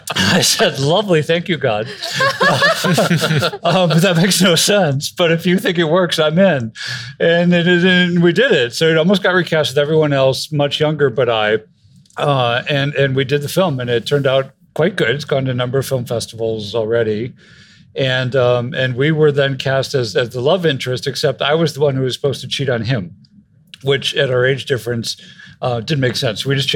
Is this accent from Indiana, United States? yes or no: no; Wisconsin, United States; So I grew up in Wisconsin, went to Washington, D.C. for work, New York for theater, and Cape Cod, Provincetown, Massachusetts to run a men's clothing retail store.